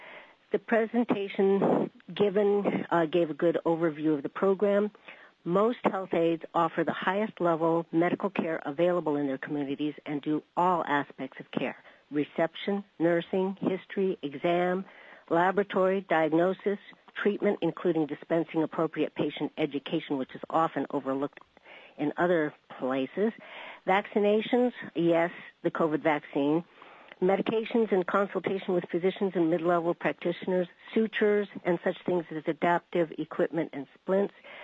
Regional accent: Alaska, United States; I was born and raised in Interior Alaska, and I was a community health aide

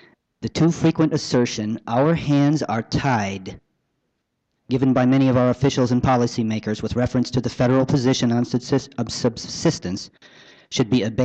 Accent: Wasilla, Alaska, United States; I'm a carpenter from Wasilla

